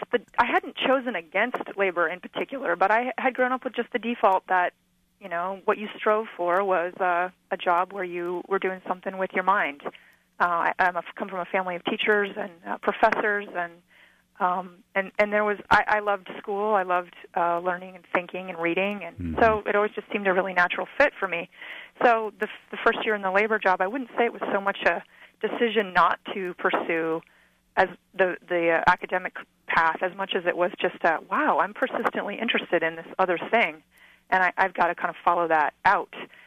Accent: Michigan, United States; moved away as an adult; also born or lived in Western Montana, United States; I grew up in Western Michigan, and when I moved to Western Montana right after college

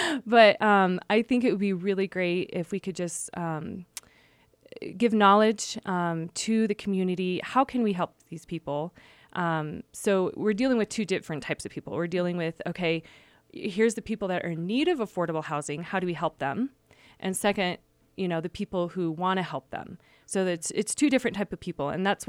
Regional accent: Park City, Utah, United States; I grew up here in Park City, and I recently moved back.

